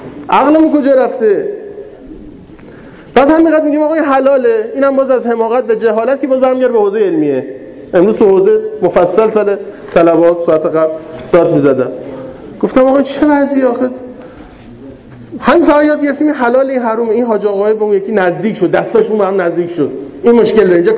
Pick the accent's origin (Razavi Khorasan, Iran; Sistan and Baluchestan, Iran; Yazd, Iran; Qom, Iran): Razavi Khorasan, Iran; Mashhad; گفتم ما مشهدیم، اومدیم اینجا،